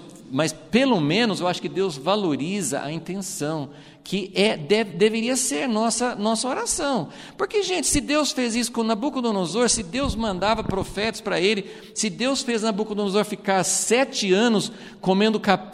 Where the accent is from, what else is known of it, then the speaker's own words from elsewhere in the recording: United States; now in Brazil; Guerra Fria, nos Estados Unidos, né, onde eu nasci, onde eu ficava ouvindo essas coisas da Guerra Fria